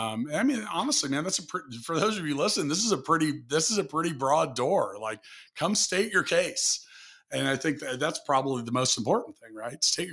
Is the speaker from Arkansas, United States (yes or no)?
no; Kansas City, Missouri, United States; I'm in Times Square in New York, and I'm a guy from Kansas City.